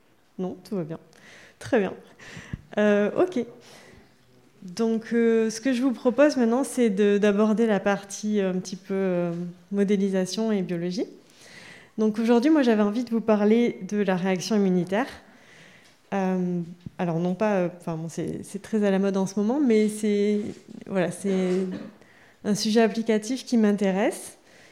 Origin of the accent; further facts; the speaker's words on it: Nouvelle-Aquitaine, France; Donc moi je viens du Pays Basque, comme on le voit dans mon nom. J'ai fait mon lycée à Bayonne